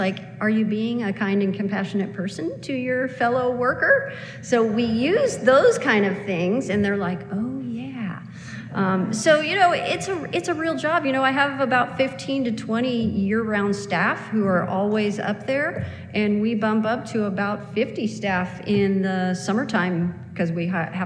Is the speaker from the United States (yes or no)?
yes; Portland, Oregon, United States; now in Highlands, United States; Now, I hail from Portland, Oregon, and I thought it rained a lot there, but up in Highlands, we get a lot.